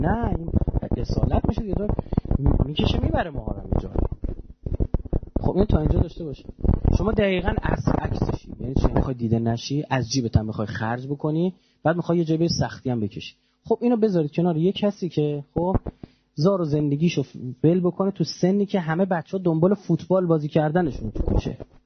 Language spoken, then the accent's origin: Persian; Iran; هر کاری کردیم آقا ما ایرانیم